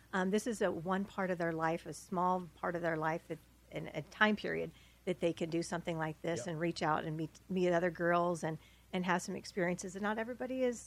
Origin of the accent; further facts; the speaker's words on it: Elliott, United States; I grew up in Elliott, and so I didn't live on the farm, but my grandparents both were on the farm, and so I consider myself a farm girl